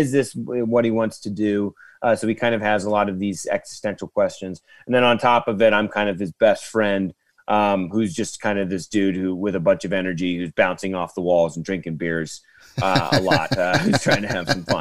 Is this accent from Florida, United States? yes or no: no; Marysville, California, United States; We're doing that in my hometown next month up in Northern California in Marysville, Yuba City. It's north of Sacramento.